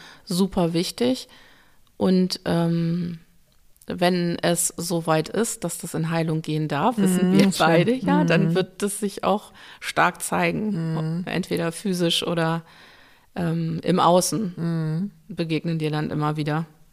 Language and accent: German; Northern Germany, Germany; man kommt ja jetzt als Norddeutsche jetzt nicht auf die Idee zu sagen, oder norddeutsche Halbholländerin